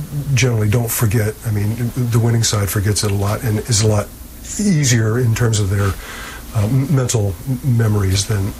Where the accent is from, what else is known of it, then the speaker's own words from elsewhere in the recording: the South, United States; basically I'm from the South, even though we moved all around in different places. So the pride in the South is also another sort of funny thing, because we're Americans, but we have pride locally as well.